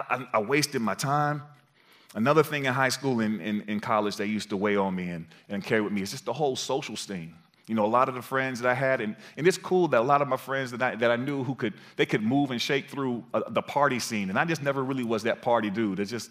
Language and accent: English; North Carolina, United States; That, since I was from North Carolina, that was a big one for a lot of the people.